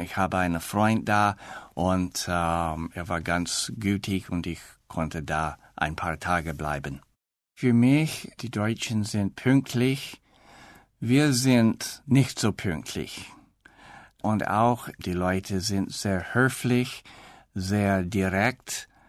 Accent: Canada; German is a second language; now in Victoria, Canada; Ich komme aus Kanada. Ich bin 1943 geboren. Ich wohne jetzt in Victoria. Victoria ist Hauptstadt von British Columbia. Die Stadt liegt ganz im Westen. Man könnte sagen, ich wohne auf einer Insel in der Pazifik.

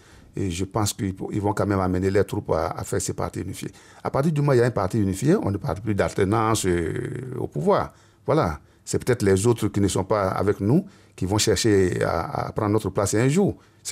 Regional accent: Côte d’Ivoire; moi, mon souhait, en tant qu'Ivoirien

